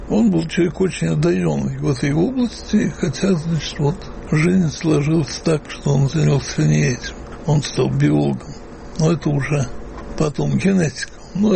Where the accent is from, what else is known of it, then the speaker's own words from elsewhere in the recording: Moscow, Russia; also born or lived in London / Saint Petersburg; как-то не считаюсь ни англичанином, ни лондонцем, ни даже петербуржцем. Я, конечно, москвич.